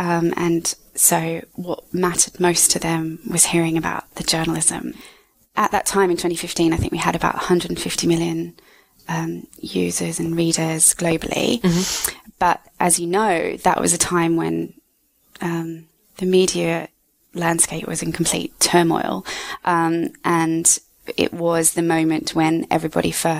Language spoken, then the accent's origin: English; Australia; I am from Australia